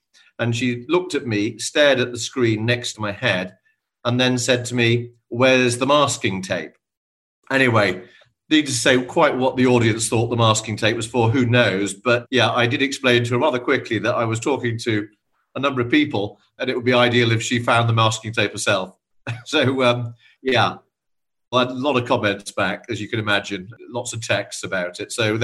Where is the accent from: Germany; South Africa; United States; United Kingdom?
United Kingdom; North West England; I was brought up in Cheshire. I still regard Cheshire as home for me, but even though I spend most of my time either in London or other international locations. But yeah, home is there still.